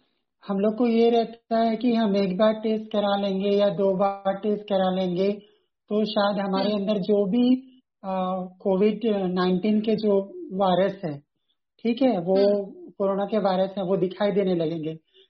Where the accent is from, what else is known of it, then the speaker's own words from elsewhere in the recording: Raipur, Chhattisgarh, India; हाँ, मैं रायपुर से हूँ और